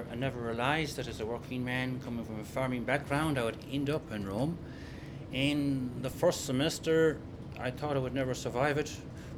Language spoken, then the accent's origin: English; Connacht, Ireland; I come from Midwest of Ireland, County Mayo, close to Knock Shrine in Croagh-Patrick.